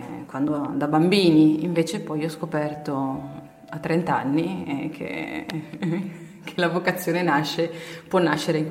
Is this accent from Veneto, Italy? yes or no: no; Genoa, Liguria, Italy; born there; sono nata a Genova, ma la mia famiglia è di origine calabrese. I miei genitori sono calabresi tutti e due, si sono conosciuti, incontrati a Genova e si sono sposati a Genova.